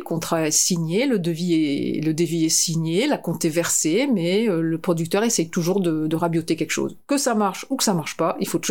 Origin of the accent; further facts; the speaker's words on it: Lille, Hauts-de-France, France; also born or lived in Picardy; Alors, je suis née à Lille. J'ai grandi à Lille. Je suis une ch'timi. Pure souche. Et j'ai grandi en Picardie. Et ensuite, je me suis donc investie dans la natation et je suis partie à Lyon.